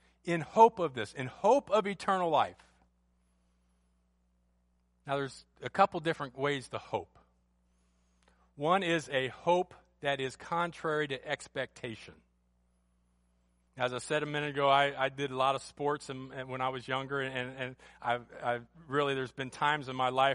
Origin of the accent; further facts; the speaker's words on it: Ohio, United States; And I'm from Ohio, and I grew up in a family that my father, when he was a young person, was a Cleveland Browns fan.